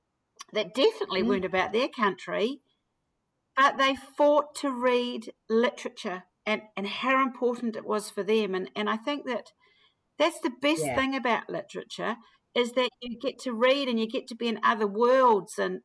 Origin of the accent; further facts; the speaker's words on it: New Zealand; now in Melbourne, Australia; like, I don't know, when there's another Kiwi around, you sniff them out. And of course, I forget about my accent and I'm still getting a hard time about it.